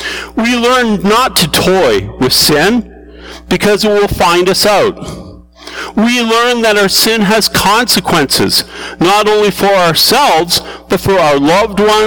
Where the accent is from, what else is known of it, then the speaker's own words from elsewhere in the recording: London, Ontario, Canada; moved away; now it's been 40 years since I've called London, Ontario, my hometown, it just doesn't feel like home anymore.